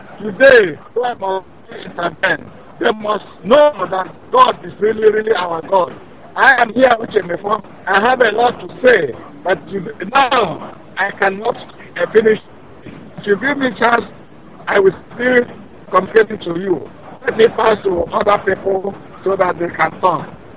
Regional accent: Itu, Imo, Nigeria; now in Italy; I came from Itu. Itu is in Ezinite. Ezinite is in Biafra land.

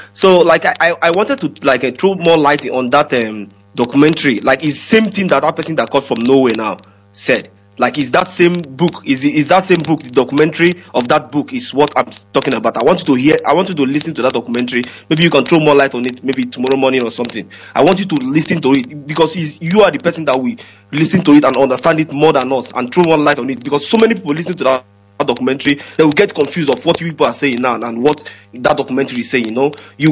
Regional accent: Aguata, Anambra, Nigeria; now in Sweden; I'm calling from Sweden, and I'm from Agwata local government, Ikenga to be precise.

